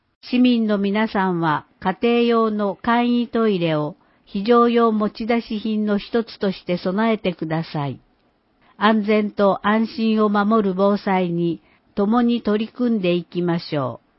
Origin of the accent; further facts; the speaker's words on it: Christchurch, Canterbury, New Zealand; ニュージーランド南島にある私の故郷、クライストチャーチ市は多文化が共存する都市です。